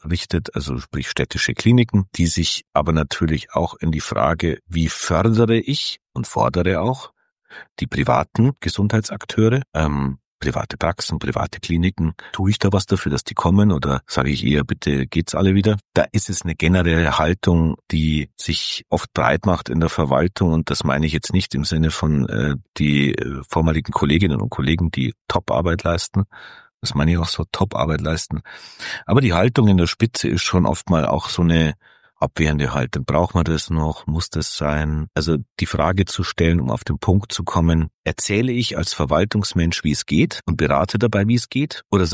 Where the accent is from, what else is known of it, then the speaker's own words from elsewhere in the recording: Munich, Bavaria, Germany; für München, für meine Heimatstadt